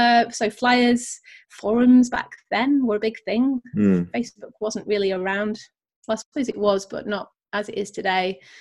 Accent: North West England, United Kingdom; I'm originally from, I was born in Manchester. Everybody knows Manchester from Manchester United … a lot of the … a lot of the big bands. But I kind of grew up just outside of Manchester, kind of like more in the countryside.

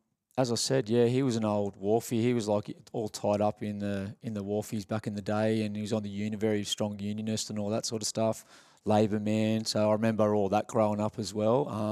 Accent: Alexandria, New South Wales, Australia; also born or lived in Coogee / Bondi / Randwick; So I grew up at Alexandria. So when I was a real young fella, I lived in Alexandria for a while. My mum and dad split, and then my mum sort of moved around a bit, sort of Coogee, Bondi, Randwick, and my dad was at Bondi

